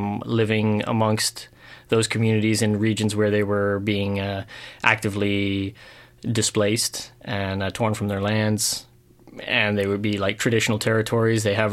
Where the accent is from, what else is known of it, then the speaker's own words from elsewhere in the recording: Ontario, Canada; I'm from the Ontario region, basically the so-called Ontario region, and started getting involved in politics when I was a teenager, came out of the punk scene.